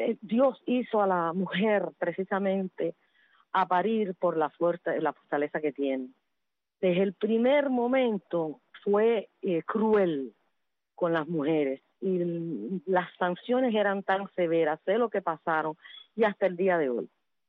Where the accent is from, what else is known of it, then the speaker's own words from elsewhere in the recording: Cuba; moved away as an adult; now in Miami, United States; y dejé a mi abuela en Cuba, y el padre de mi hijo. Pero yo vine y yo renací